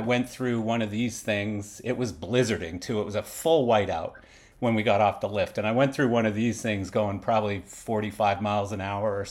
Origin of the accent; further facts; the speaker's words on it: Western Canada, Canada; Like, I started when I was probably 9 or 10 years old, you know, growing up in Western Canada.